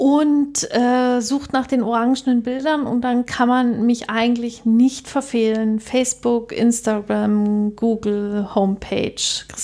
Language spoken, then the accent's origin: German; East Germany, Germany; als Ossi-Kind